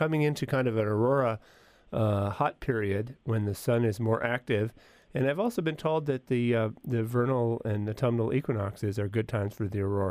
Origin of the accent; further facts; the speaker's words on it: Anchorage, Alaska, United States; I have this memory of being a child growing up in Anchorage